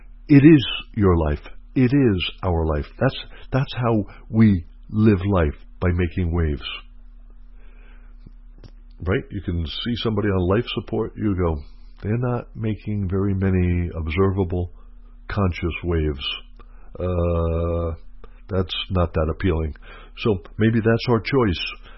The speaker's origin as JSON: {"language": "English", "region": "New York", "country": "United States", "tie": "born or raised there", "said": "I grew up in New York, and my brother was a New York Yankee fan."}